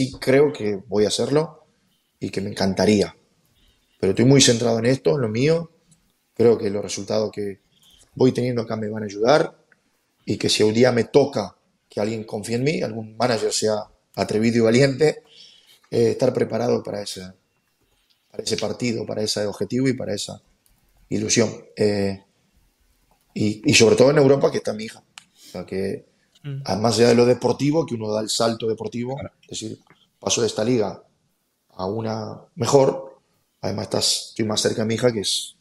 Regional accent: Tucumán, Argentina; Yo soy de Tucumán. Iba a haber mucho Atlético Tucumán y soy hincha de Atlético Tucumán. Pero como somos del interior, normalmente nos damos la libertad de ser alguien de Argentina

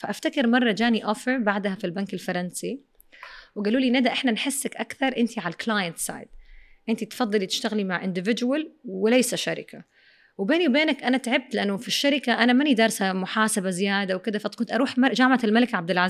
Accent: Saudi Arabia; moved away as an adult; انا ما خرجت من السعوديه كانت مره صغيره، فعايشه في بيت اهلي

